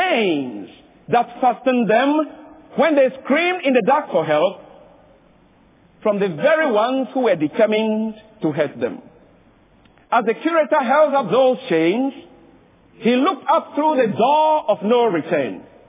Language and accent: English; Ghana; It is a secular university in my home country of Ghana, West Africa.